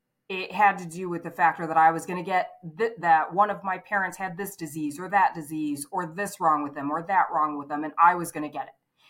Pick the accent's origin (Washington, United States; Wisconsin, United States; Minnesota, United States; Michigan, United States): Michigan, United States; moved away as an adult; when I was 19, 20 years old, I left my hometown in Michigan and I moved to California.